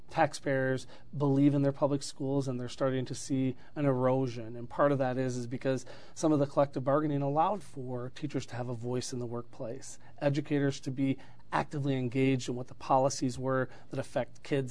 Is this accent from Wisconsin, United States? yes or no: yes; Minong, Wisconsin, United States; Where I grew up in Minong, the only choice we have really is a virtual online or our public school, K-12 public school.